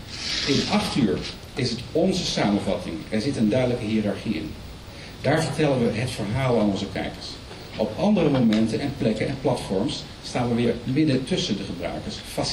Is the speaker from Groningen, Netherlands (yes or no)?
no; Zeeland, Netherlands; ik kom zelf uit Zeeland.